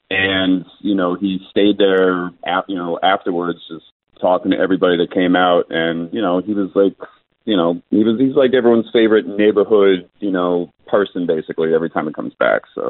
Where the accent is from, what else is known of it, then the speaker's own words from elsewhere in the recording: New York, United States; Yeah. I grew up on the Upper West Side.